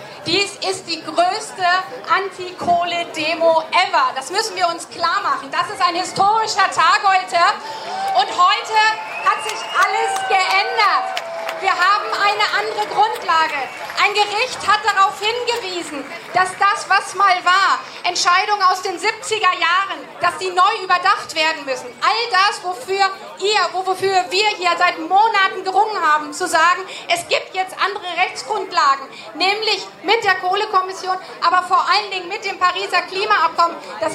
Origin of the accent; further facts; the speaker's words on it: Brandenburg, Germany; ich komme aus Brandenburg, in der Lausitz.